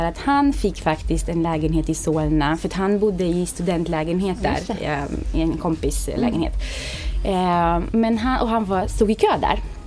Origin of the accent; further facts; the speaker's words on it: Transylvania, Romania; Swedish is a second language; now in Sweden; som sagt, 34 år gammal, kommer från Rumänien där jag har min familj kvar. Jag flyttade till Sverige 2008. I Rumänien så gick jag faktiskt i tysk skola hela mitt liv. Jag kommer från Transylvanien.